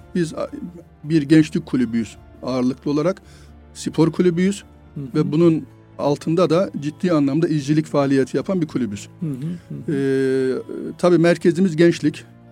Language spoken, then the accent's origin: Turkish; Sivas, Turkey; born there; now in Istanbul, Turkey; Sivas doğumluyum. İmam Hatip Lisesi mezuniyetinden sonra İstanbul'da Marmara Hukuk mezunu olup İstanbul'da kalanlardanım.